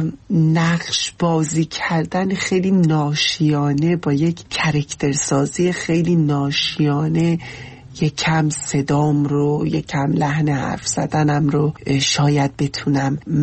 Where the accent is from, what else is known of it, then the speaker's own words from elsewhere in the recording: Iran; moved away; من یک زن ترنسم و از ایران اومدم،